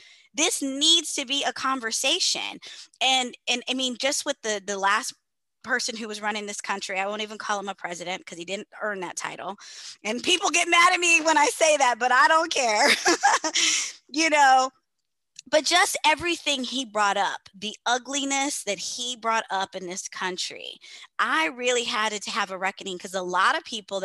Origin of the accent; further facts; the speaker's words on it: Texas, United States; I grew up in Texas. I grew up in the South. So, you know, it was some things. Like I was the only kid that looked like me in my whole school